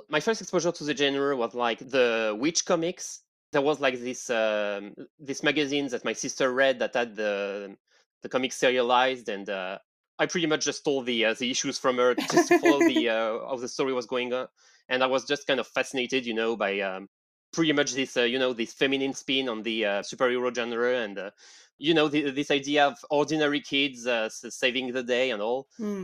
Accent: northern France, France; I am from Northern France.

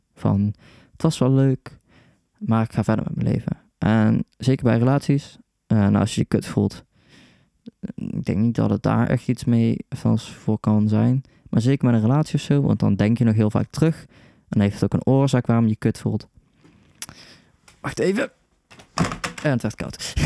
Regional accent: Oosterhout, North Brabant, Netherlands; Ik kom uit Oosterhout. Dat is naast Breda. Dat is niet echt in de buurt van Den Haag, Scheveningen.

